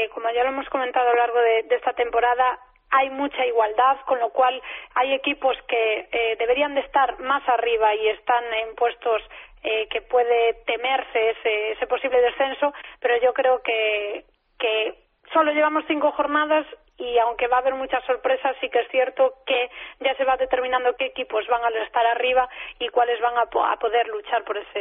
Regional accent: Galicia, Spain; como soy gallega

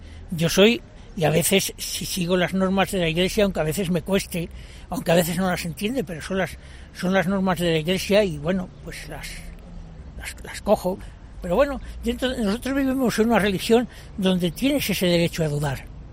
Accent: Castile, Spain; Nosotros somos Castilla, y Castilla tiene un arte completamente diferente al que tiene el sur. Y ese tipo de arte nosotros como castellanos lo estamos rechazando.

